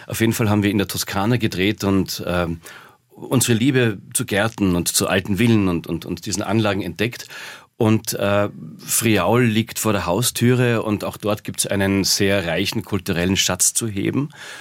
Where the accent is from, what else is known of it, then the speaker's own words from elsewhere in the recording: Austria; weil zumindest bei uns in Österreich die Sender